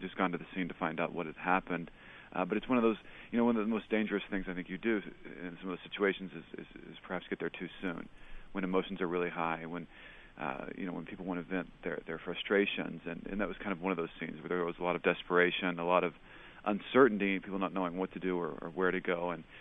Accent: Oklahoma City, Oklahoma, United States; I grew up in Oklahoma City, where there was probably 100 families, all from the same village in Lebanon, actually.

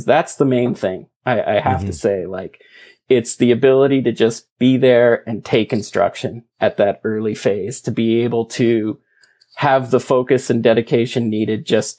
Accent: East Coast, Canada; I grew up on the East Coast in very rural area. And I mean, it's not far from Montreal, but it feels like a million miles away from Formula One.

